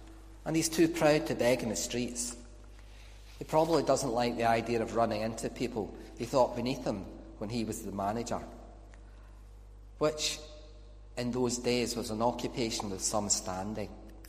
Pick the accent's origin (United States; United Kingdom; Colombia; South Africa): United Kingdom; Scotland; I'm Scottish and I'm a lawyer.